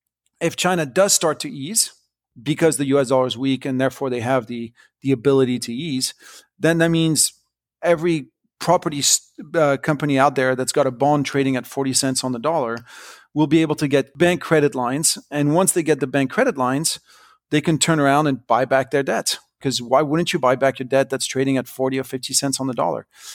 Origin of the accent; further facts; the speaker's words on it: France; English is a second language; I'm French. I grew up in France.